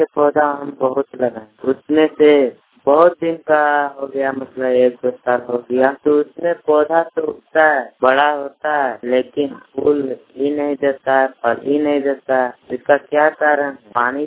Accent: Irgua, India; हम इरगुआ का रहने वाले हैं।

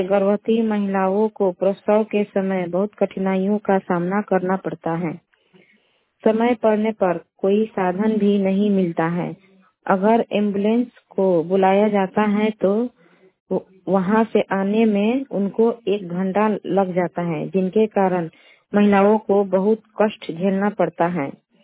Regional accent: Bihar, India; मैं ग्राम पोस्ट सिसोतासपुर पंचायत ढंगा ब्लॉक मैनता पश्चिम चंपारण के स्थायी निवासी हूँ।

